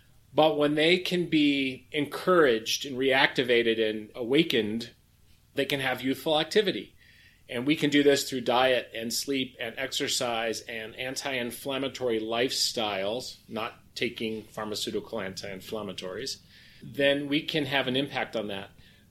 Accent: Ohio, United States; I'm from Ohio, but I did my college in California, my medical school in Washington, D.C.

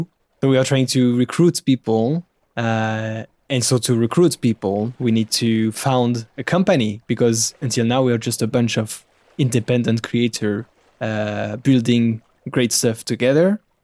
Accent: Aubignosc, Provence-Alpes-Côte d'Azur, France; I grew up in the south of France, in a small town called Aubignosc.

